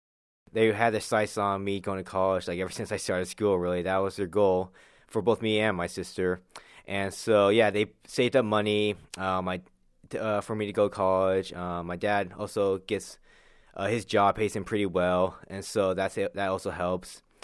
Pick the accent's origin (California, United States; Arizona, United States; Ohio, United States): Arizona, United States; Glendale; also born or lived in Seoul, South Korea; I'm a sophomore at Concordia University, Irvine, and I'm from Glendale, Arizona. I was born in Seoul, South Korea on January 20th, 1993.